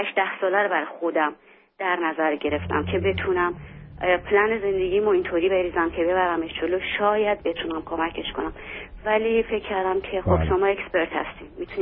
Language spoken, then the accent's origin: Persian; Iran; moved away; چون من خودم خیلی وقت از ایران اومدم